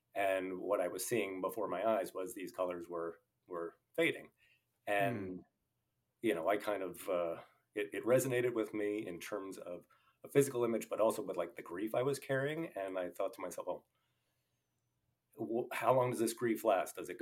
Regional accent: New York City, New York, United States; moved away as an adult; I grew up in New York, like right below the World Trade Center. But at that time, I had moved to Central Virginia.

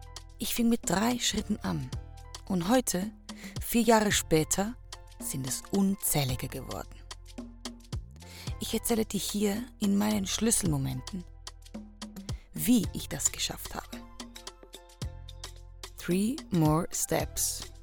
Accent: Switzerland; Apero ist bei uns in der Schweiz die Zeit zum Snacken.

